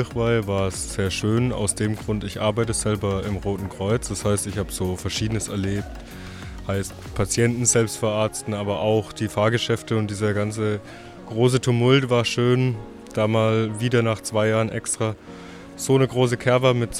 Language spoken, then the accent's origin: German; Würzburg, Bavaria, Germany; Ich komme aus Würzburg selber